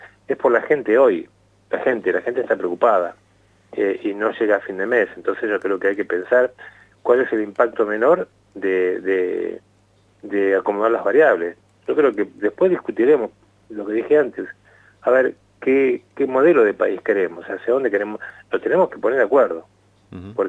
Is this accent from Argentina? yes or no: yes; Argentina; creo que uno como argentino digo, tenemos una potencia como vaca muerta